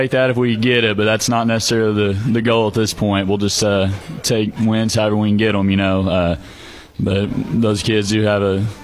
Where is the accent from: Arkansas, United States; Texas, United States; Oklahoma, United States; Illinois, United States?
Oklahoma, United States; Tuttle; I'm from Tuttle.